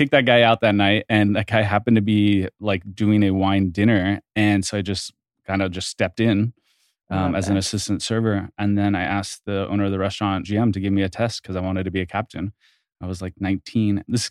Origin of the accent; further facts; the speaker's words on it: Sonoma, California, United States; I mean, I'm from California, so it's kind of coming home. Mm-hmm. And I spent a lot of time both in Northern and Southern California.